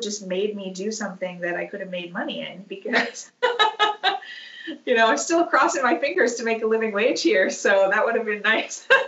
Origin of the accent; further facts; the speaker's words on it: Michigan, United States; also born or lived in Dayton, Ohio; I actually grew up in Michigan. I never anticipated ending up back here, but I was born in Dayton, Ohio, and was there until I was about 5. And then we moved up to Michigan.